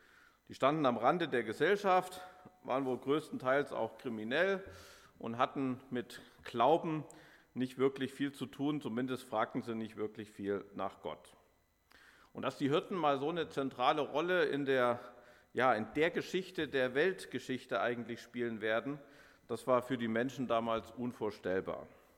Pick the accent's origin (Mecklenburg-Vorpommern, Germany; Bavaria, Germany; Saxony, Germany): Saxony, Germany; Oder wie das bei uns im Erzgebirge hieß, das Krippenspiel. Weiß nicht, darf ich noch erwähnen, dass ich aus dem Erzgebirge ja komme?